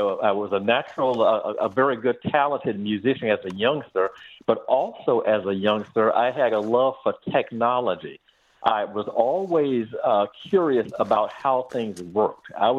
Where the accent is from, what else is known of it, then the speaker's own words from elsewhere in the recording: Miami, Florida, United States; I actually grew born and raised in Miami, Florida. Grew up in that area, that section of Miami called Coconut Grove.